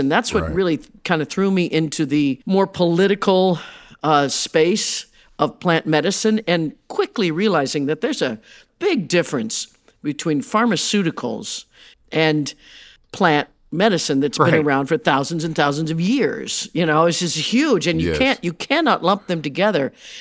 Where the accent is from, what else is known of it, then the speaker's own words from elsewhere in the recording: Midwest, United States; you know, I grew up in the Midwest in the 60s and 70s, and I had a big dream of becoming a rock star.